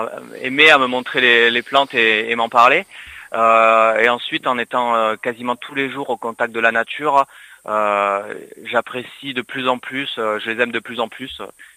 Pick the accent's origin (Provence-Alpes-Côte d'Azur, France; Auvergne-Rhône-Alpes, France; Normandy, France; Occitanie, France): Occitanie, France; Gruissan; Je suis natif de Grissan et c'est vrai que j'aime parcourir les collines, les bords d'étang pour faire découvrir notre territoire.